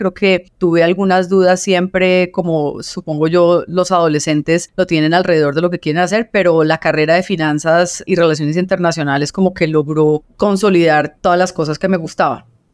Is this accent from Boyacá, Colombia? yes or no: yes; Tunja, Boyacá, Colombia; born there; Mi origen, yo soy boyacense, nací en Tunja, y la verdad es que para mí ha sido, pues, tuve una infancia, la verdad, muy tranquila, espectacular